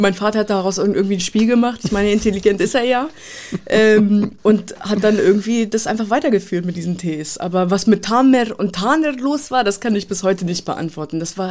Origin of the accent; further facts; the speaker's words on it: Hanover, Lower Saxony, Germany; dass ich immer sagen kann, ich komme aus Hannover-Linden.